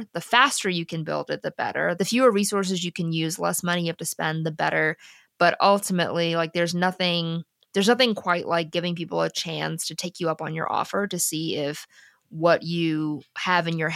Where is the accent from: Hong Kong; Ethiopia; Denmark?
Ethiopia; now in United States; I'm an immigrant, right? I'm from Ethiopia. I was born there. And my dad literally won like a literal lottery to come to the US. And then my mom and I followed a year later.